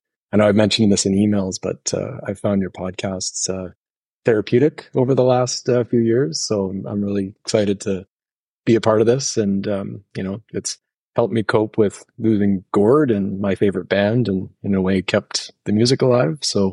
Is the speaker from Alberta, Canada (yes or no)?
no; Yellowknife, Northwest Territories, Canada; I grew up in Yellowknife. So, I mean, music was a big part of growing up there.